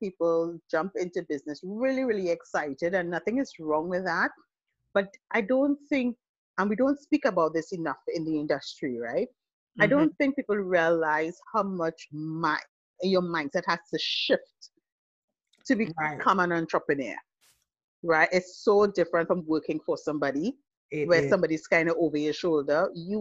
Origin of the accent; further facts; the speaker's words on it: Trinidad & Tobago; No, I'm from Trinidad and Tobago.